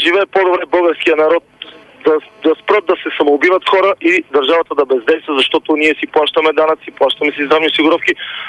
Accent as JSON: {"language": "Bulgarian", "town": "Balsha", "region": "Sofia City", "country": "Bulgaria", "said": "съм от Балша, от село Балша."}